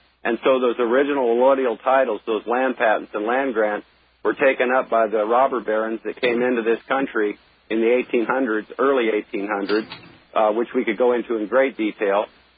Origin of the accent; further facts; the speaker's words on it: Alaska, United States; I was raised in Alaska. I've flown up in that area with my father. He was a bush pilot.